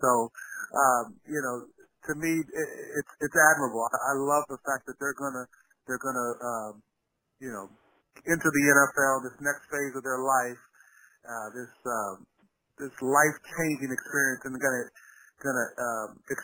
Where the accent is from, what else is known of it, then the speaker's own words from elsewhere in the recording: Nanakuli, Hawaii, United States; and I was born in Hawaii, grew up in Niaea